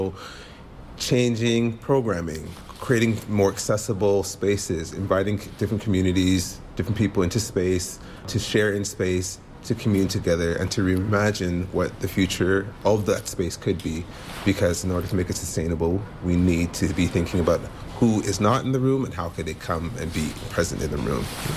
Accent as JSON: {"language": "English", "town": "Vancouver", "region": "British Columbia", "country": "Canada", "said": "I am from Vancouver, BC."}